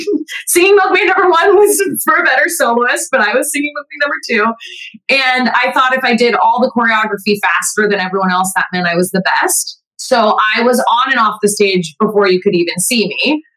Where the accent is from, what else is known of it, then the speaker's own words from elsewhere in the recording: California, United States; I'm out here in LA. I'm from Southern California.